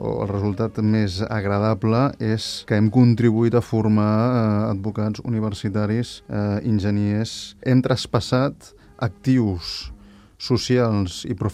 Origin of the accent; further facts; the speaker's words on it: Barcelona, Catalonia, Spain; tinc 31 anys, soc de Barcelona, treballo a la Fundació G3T, que tenim seu a Barcelona